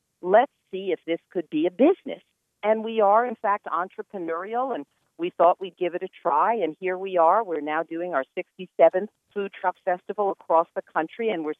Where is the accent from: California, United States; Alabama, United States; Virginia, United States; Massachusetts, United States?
Massachusetts, United States; Boston; It's feeling a little familiar to me as I come from Boston, and I'm a little nippy here in North Carolina